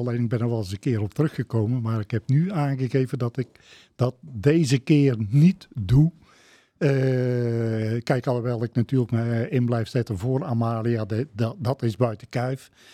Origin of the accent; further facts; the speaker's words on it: Ulicoten, North Brabant, Netherlands; born there; now in Baarle-Nassau, Netherlands; En ik ben geboren in Ulikoten, maar ik woon sinds 1969 in Baarle-Nassau.